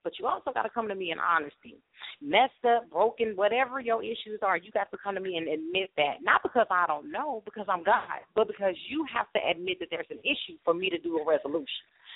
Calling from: Georgia, United States; I'm calling in from Georgia.

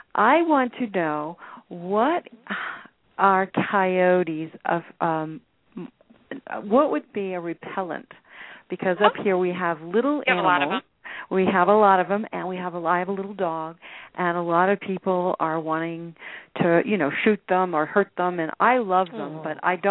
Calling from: Lake Tahoe, California, United States; I'm calling from Lake Tahoe. And we have lots of beautiful, amazing animals here.

